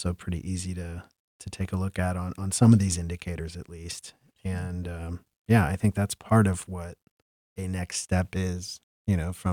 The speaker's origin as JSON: {"language": "English", "town": "Mansfield", "region": "Ohio", "country": "United States", "said": "but like I'm from the Mansfield area."}